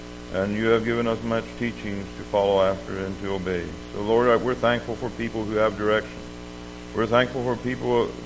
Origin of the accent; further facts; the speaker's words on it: Pennsylvania, United States; born there; As a little boy, I was born in Pennsylvania.